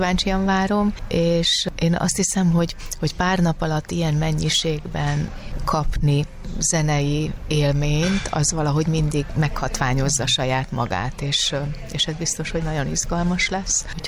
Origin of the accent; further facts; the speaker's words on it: Sopron, Győr-Moson-Sopron, Hungary; ugyan én soproni származású vagyok